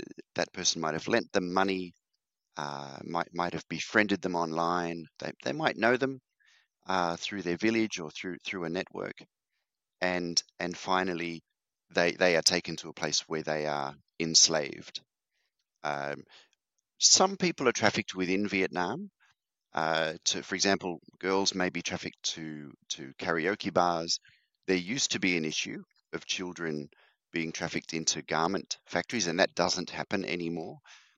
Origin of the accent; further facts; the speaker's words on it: Australia; So I'm from Australia. You might guess by the accent.